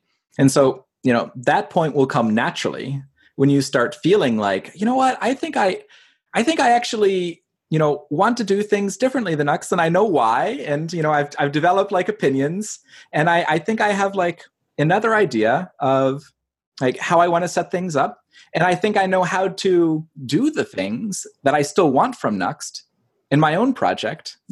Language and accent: English; Belgium; I mean, I grew up in Belgium, so yeah, exactly.